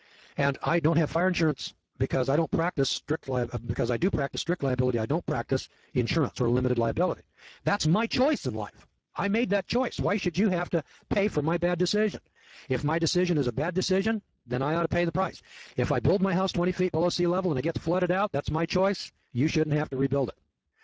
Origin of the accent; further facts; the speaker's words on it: California, United States; Of course, I was from California, and this guy said, you know, you're from California, and you know, you got those earthquakes.